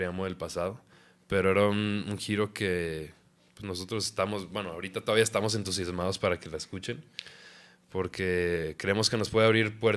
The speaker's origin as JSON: {"language": "Spanish", "country": "Mexico", "said": "nos da orgullo ser mexicanos y decir que es en español"}